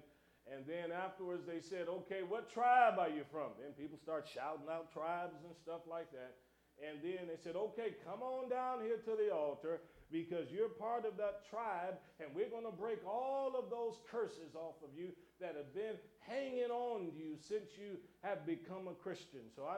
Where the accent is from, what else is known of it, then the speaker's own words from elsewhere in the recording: Cleveland, Ohio, United States; Now myself, growing up in Cleveland, Ohio, all of my folks, though, from Alabama, from the South, but growing up in Cleveland, Ohio